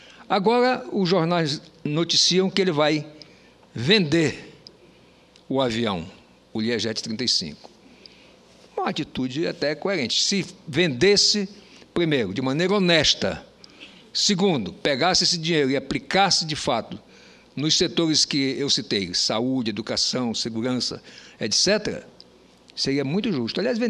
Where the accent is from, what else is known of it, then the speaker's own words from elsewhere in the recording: Roraima, Brazil; como roraimense, como um senador de Roraima e não um senador por Roraima apenas